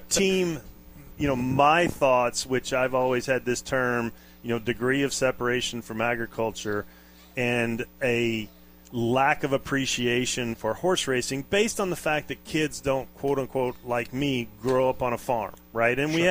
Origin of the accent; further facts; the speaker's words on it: Louisiana, United States; You know, where I grew up in North Louisiana